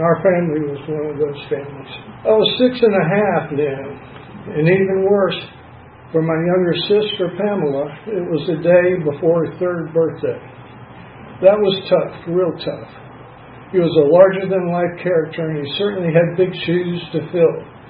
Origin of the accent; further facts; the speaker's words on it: Deep South, United States; also born or lived in Bourne, Massachusetts / Daegu, South Korea; in the town of Bourne, next to Otis Air Force Base on Cape Cod in Massachusetts. Most of my life, I was raised in the Deep South, but being in an Air Force family, we traveled all over America in the beginning.